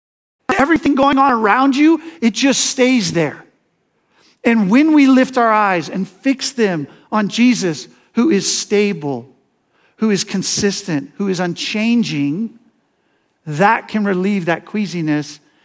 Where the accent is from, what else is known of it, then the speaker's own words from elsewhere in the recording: Seattle, Washington, United States; I grew up around Seattle, and in Seattle, my dad had a sailboat.